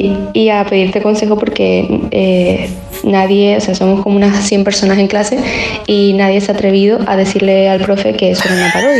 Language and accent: Spanish; Tenerife, Canary Islands, Spain; Soy de Canarias, de Tenerife